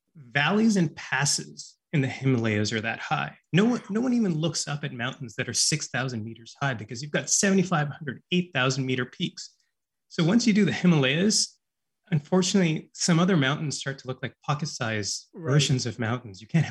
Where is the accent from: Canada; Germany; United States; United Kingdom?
Canada; Vancouver, British Columbia; I grew up in the Lower Mainland here in Vancouver